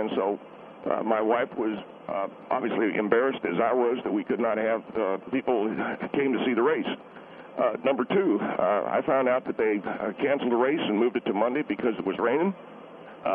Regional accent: the South, United States; Mr. Henry, I've been in Florida. I come from the South. I know how hard it rains.

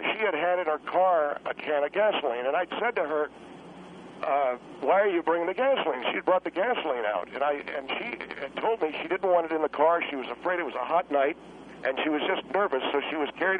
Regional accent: Wisconsin, United States; also born or lived in Los Angeles, California; I'm from Los Angeles, but I grew up because my father moved to Point du Hoc, Wisconsin, which was a manufacturing center at that time for the business that he was in.

